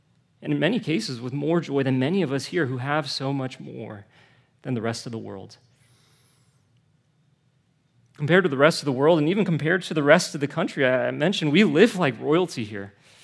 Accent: Torrance, California, United States; I grew up around here. I'm from Torrance.

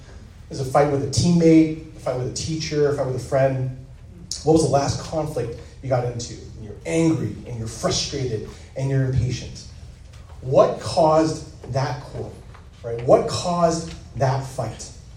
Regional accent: San Francisco, California, United States; I grew up in San Francisco, right?

